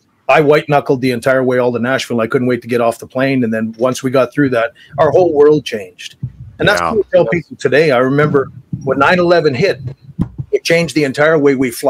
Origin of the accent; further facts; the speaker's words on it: Prince Albert, Saskatchewan, Canada; Yeah, Prince Albert. I was born and raised here in Prince Albert, and that's where I moved back